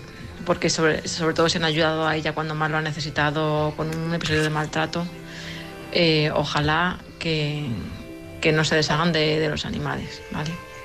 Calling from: Madrid, Community of Madrid, Spain; de Madrid

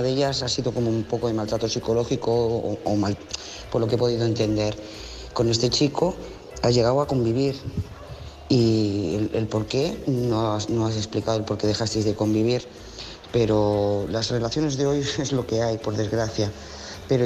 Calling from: Lloret de Mar, Catalonia, Spain; de Lloret de Mar.

